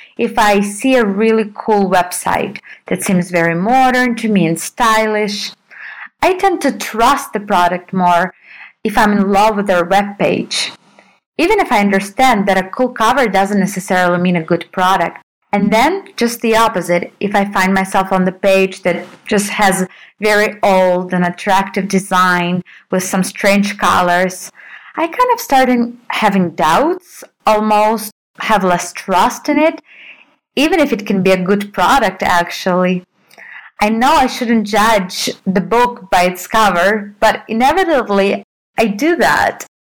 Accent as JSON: {"language": "English", "country": "Russia", "said": "and I come from Russia."}